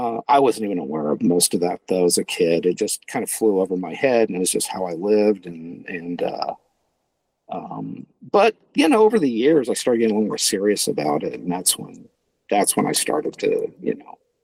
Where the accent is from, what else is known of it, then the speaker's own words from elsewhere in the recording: Glendale, California, United States; also born or lived in La Crescenta; my neighborhood was where I grew up in Glendale. I grew up earlier in La Crescenta, where some of the Equinox was shot.